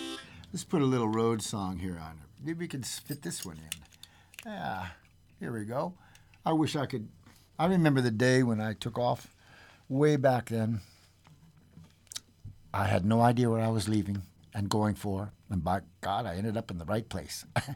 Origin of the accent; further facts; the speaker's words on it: Oakland, California, United States; born there; Y'all, what is this y'all thing? I was born in Oakland. I'm not gonna say y'all.